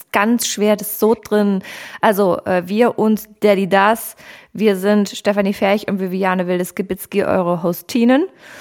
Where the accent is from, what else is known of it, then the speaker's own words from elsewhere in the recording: North Rhine-Westphalia, Germany; Also bei uns am Niederrhein, da wo ich herkomme, da heißt das Woolworth.